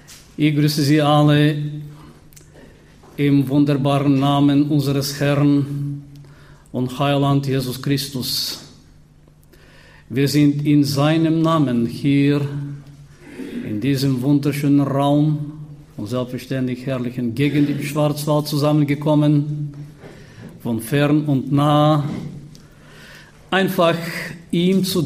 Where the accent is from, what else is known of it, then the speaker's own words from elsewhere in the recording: Bulgaria; German is a second language; wie ihr gehört habt, komme ich aus Bulgarien, ziemlich weit weg von hier. Ich besuche ihr Land, Deutschland, seit über 35 Jahren.